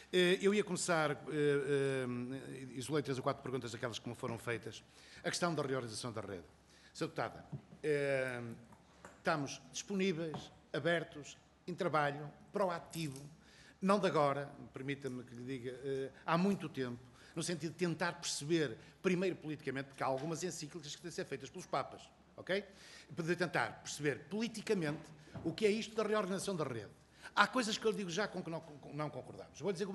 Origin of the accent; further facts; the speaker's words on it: Viana do Castelo, Norte, Portugal; Cuidado que eu sou de Viana do Castelo.